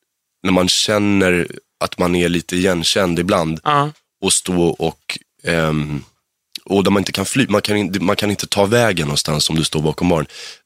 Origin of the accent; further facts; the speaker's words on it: Stockholm, Stockholm County, Sweden; Vasastan. Odenplan.